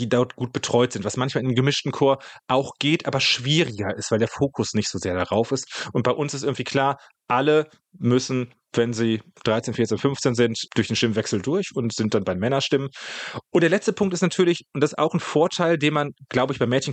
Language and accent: German; North Rhine-Westphalia, Germany; ich bin ja selber im Ruhrgebiet groß geworden, da haben wir es ja mit, alleine in Essen, irgendwie mit 500 bis 600.000 Einwohnern zu tun.